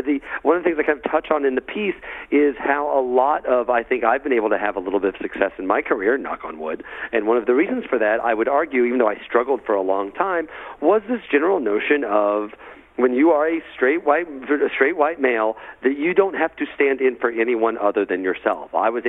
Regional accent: Illinois, United States; you know, I grew up in central Illinois. Illinois is basically Nebraska with Chicago at the top. And I'm from the Nebraska part. It's very rural.

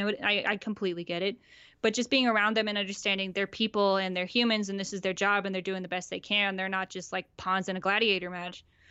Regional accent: Denver, Colorado, United States; also born or lived in Phoenix, Arizona / Flagstaff, Arizona; So I was born in Phoenix and then moved to Denver in 2000 and grew up here, grew up with the Rockies and the Broncos and all that kind of stuff. And then went back to Flagstaff, Arizona for college.

